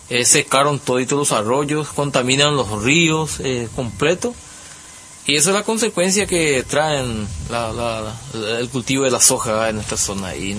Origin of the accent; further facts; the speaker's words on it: Paraguay; para poder trabajar sanamente y vivir con un ambiente saludable como paraguayo